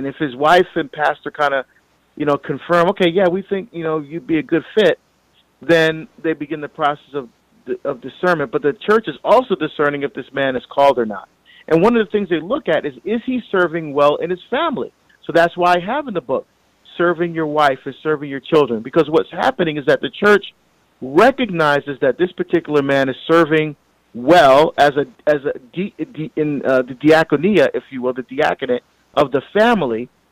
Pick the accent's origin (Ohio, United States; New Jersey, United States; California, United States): New Jersey, United States; because I grew up in New Jersey, but the parish I'm here in Oregon, never had a deacon before.